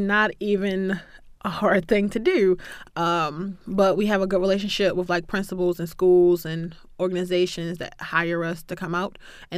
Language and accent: English; Baltimore, Maryland, United States; For me, I'm from Baltimore. So my sound of summer is a dirt bike.